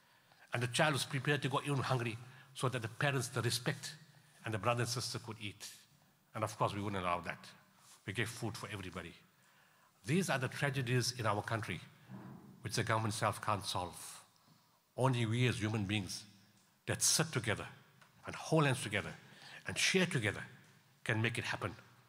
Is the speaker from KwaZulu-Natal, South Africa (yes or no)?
yes; Pietermaritzburg, KwaZulu-Natal, South Africa; A few years ago, a police van was driving from my hometown, Pietermaritzburg, to Durban on the N3.